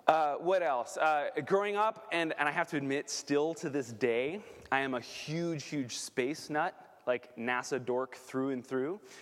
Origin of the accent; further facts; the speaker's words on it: Chicago, Illinois, United States; I grew up in Chicago, which in the era of Michael Jordan, which makes me a lifelong Bulls fan.